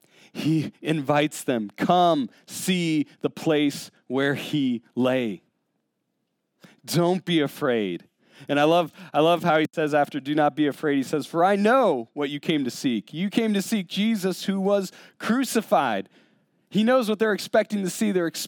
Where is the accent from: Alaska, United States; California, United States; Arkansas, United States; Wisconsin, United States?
Alaska, United States; Now, I grew up in Alaska my whole life, and it was probably around high school or college I actually got to witness like an actual thunderstorm